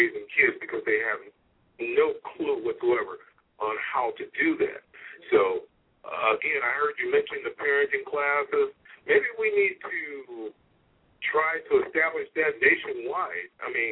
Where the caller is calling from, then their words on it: Detroit, Michigan, United States; I'm calling from Detroit, Michigan.